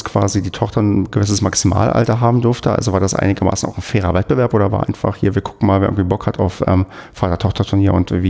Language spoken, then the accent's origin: German; Brandenburg, Germany; ich bin ja in Brandenburg groß geworden